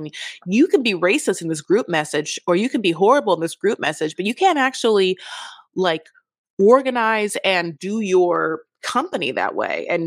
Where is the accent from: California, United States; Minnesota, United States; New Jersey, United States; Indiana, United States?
California, United States; Newport Beach; Again, I'm from Newport Beach. I'm in Newport Beach right now. I'm so close to Fashion Island.